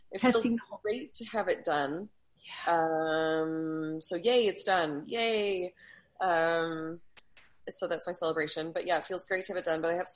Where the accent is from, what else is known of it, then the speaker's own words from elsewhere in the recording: Canada; A lot of companies in the States won't do an affiliate account for us because we're Canadian